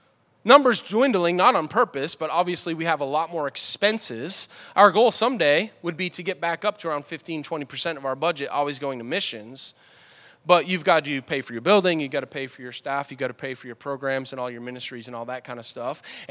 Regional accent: Boston, Massachusetts, United States; I'm a pastor, okay? But I'm good on stage, but I'm very Bostonian, okay?

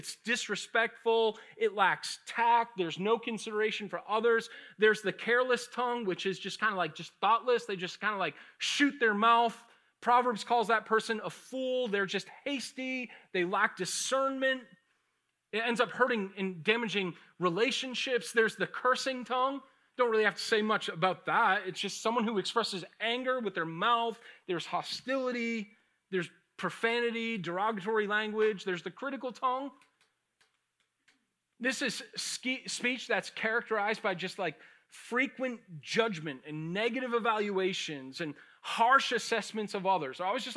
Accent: Boston, Massachusetts, United States; I grew up in Boston. I was a city boy.

